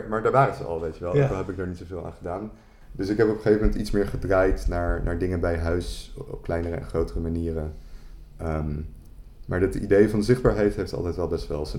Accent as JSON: {"language": "Dutch", "town": "Amsterdam", "region": "North Holland", "country": "Netherlands", "lives_now": "Duivendrecht, Netherlands", "said": "want ik kom uit Amsterdam, ik woon in Duivendrecht."}